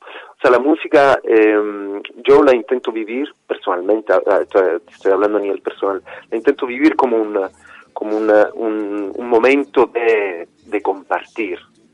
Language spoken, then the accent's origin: Spanish; Sicily, Italy; Spanish is a second language; also born or lived in Andalusia; now in Formentera, Spain; Yo soy de Sicilia, aunque bueno, afincado ya en Formentera de hace años. Estuve viviendo muchos años en Andalucía y parte de la banda pues son de allí.